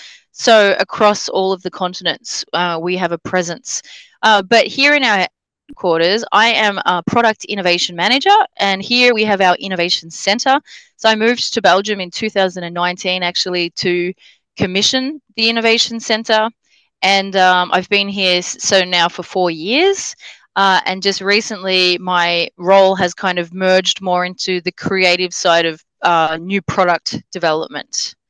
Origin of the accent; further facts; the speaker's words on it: Australia; accent: Australian; Australia.